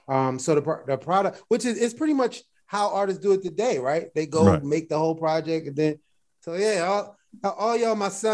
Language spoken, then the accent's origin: English; Baltimore, Maryland, United States; Because, you know, Jada's from Baltimore, and that's my hometown.